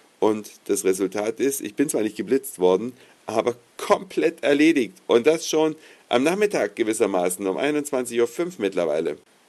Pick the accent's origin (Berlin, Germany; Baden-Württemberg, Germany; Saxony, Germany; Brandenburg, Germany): Saxony, Germany; stamme ich ja hier aus Sachsen. Das ist gleich das nächste Bundesland, also ich bin alles, aber kein Wessi, ich bin noch kein Ossi.